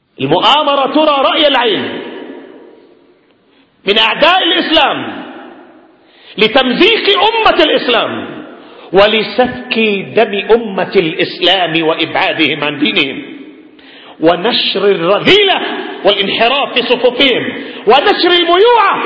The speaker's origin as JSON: {"language": "Arabic", "country": "Yemen", "said": "عندنا في اليمن"}